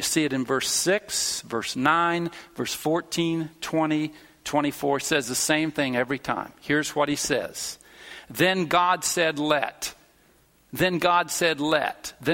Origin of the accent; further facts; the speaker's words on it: United States; I'm an American. I'm big on this individualistic. I pulled up my bootstraps.